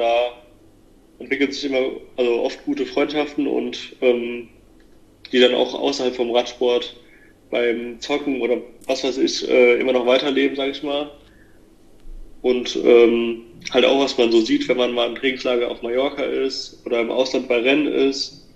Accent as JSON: {"language": "German", "region": "Hesse", "country": "Germany", "said": "Also ich komme aus in der Nähe aus Hanau in Hessen und bis vor ein paar Monaten war ich noch im Internat in Kaiserslautern auf dem Sportinternat"}